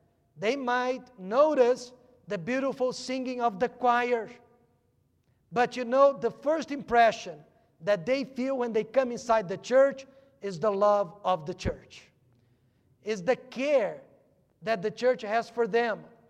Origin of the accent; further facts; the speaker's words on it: Brazil; English is a second language; now in United States; If I could only fix my accent. But I want to be just like you when I'm here. And I want to be a Brazilian when I'm there.